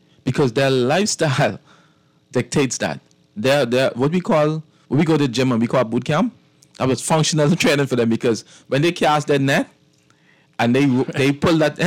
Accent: Cat Island, Bahamas; I was born and raised in Cat Island.

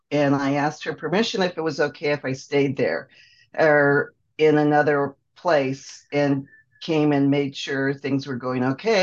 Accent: Santa Barbara, California, United States; I grew up in Santa Barbara

